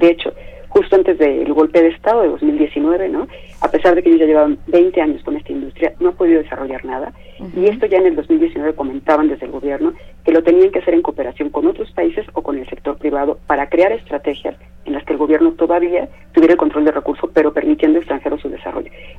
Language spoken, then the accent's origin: Spanish; Mexico; nosotros ni siquiera tenemos la experiencia como mexicanos